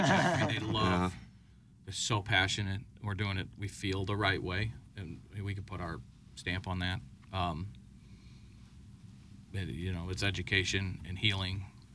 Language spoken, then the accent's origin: English; Belleville, Illinois, United States; where we grew up in Belleville, Swansea, Fairview Heights, O'Fallon, you know, St. Clair County